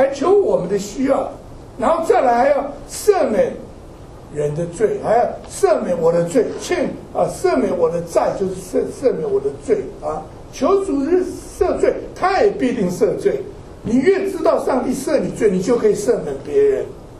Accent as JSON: {"language": "Chinese", "country": "China", "said": "死了你就，我们中国人叫怎么样？"}